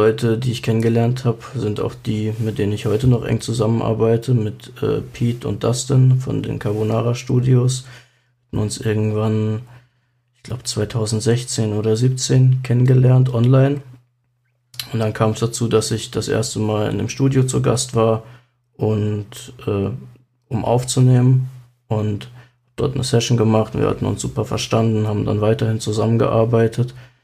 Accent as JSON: {"language": "German", "town": "Baden-Baden", "region": "Baden-Württemberg", "country": "Germany", "lives_now": "Saarland, Germany", "said": "Gebürtig bin ich nicht aus dem Saarland. Ich komme ursprünglich aus Baden-Württemberg, aus Baden-Baden."}